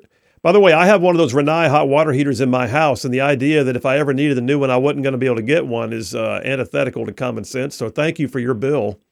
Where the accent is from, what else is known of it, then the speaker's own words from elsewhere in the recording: Huntsville, Alabama, United States; I'm from the South. I haven't been back home in over 20-plus years. I'm hopefully moving back to Huntsville soon.